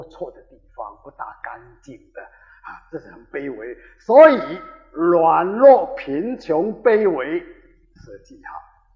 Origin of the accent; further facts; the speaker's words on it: Guangzhou, Guangdong, China; 我们广州人说打魂